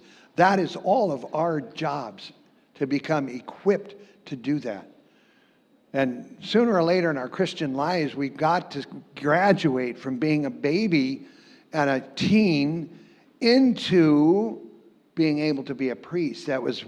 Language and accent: English; Montana, United States; also born or lived in Minneapolis; And I was born in St. Mary's Hospital. And we didn't live there very long. My dad hated the city, so he moved out to Montana. And there are no cities in Montana.